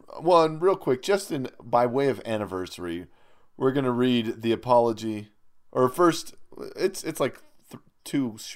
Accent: Missouri, United States; Which is interesting, because I'm from Missouri myself

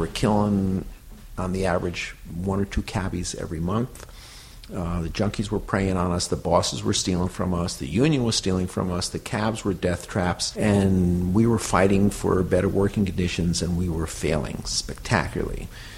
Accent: Port Chester, New York, United States; now in New York City, United States; Or I grew up in Portchester, New York, which is 20 miles north of here. Mm-hmm. But I've been living within a block of the firehouse since 1968, so that's a long time.

